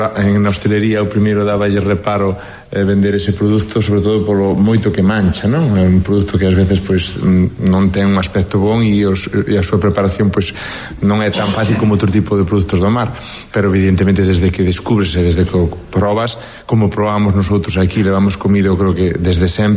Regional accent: Espiñeirido, Galicia, Spain; eu son de Espiñerido, que queda aquí un poquinho ao lado

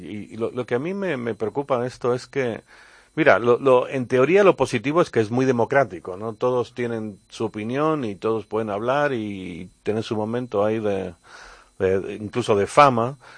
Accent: United Kingdom; y no digo tanto en España, sino en por ejemplo en Reino Unido, en mi país

